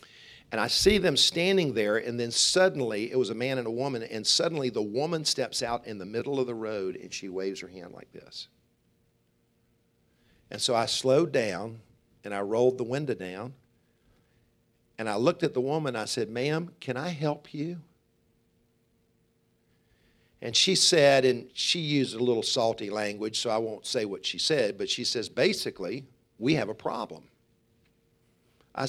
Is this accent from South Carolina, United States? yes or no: yes; Columbia, South Carolina, United States; now in Greenville, United States; I said, I grew up in Columbia.